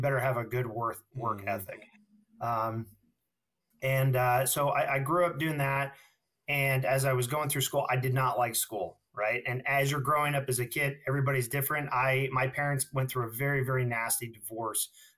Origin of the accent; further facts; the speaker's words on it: California, United States; So I'm originally from Sonoma County, California. I was born and raised there, and it was a great place to grow up.